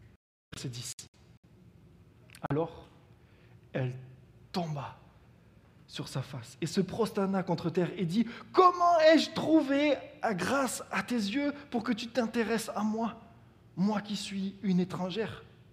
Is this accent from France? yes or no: yes; France; en tant que Français, je n'ai pas du tout grandi dans une culture de pourboire quand je vais au restaurant.